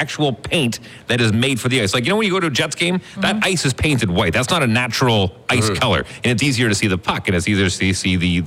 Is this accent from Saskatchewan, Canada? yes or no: no; Fort McMurray, Alberta, Canada; I grew up in Fort McMurray, north of 60. Cold as balls all the time, very similar climate, nice dry cold.